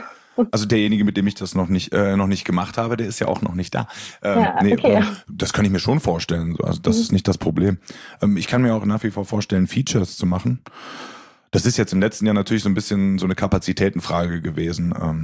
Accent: North Rhine-Westphalia, Germany; Ich komme aus der Nähe von Köln.

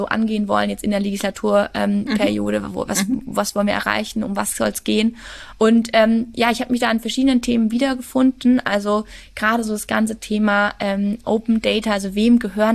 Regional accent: Würzburg, Bavaria, Germany; ich komme aus Würzburg, habe da in Regensburg studiert, beide Städte mit tollen Unis.

